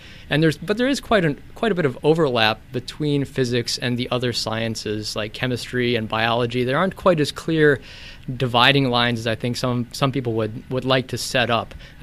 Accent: Columbus, Ohio, United States; I'm from Columbus, Ohio originally.

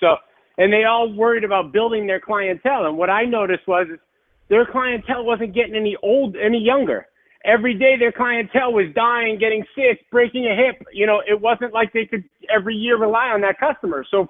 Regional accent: Boston, Massachusetts, United States; moved away as an adult; now in Marco Island, United States; No, I grew up in Boston. The day I graduated Endicott College in 98, I came directly down to Marco Island.

